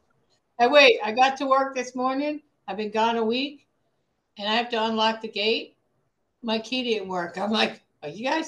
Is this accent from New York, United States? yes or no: yes; Deer Park, New York, United States; also born or lived in Rockville Centre, New York; Well, I was born in Rockville Center, New York, but I grew up in Deer Park, New York. Long Island.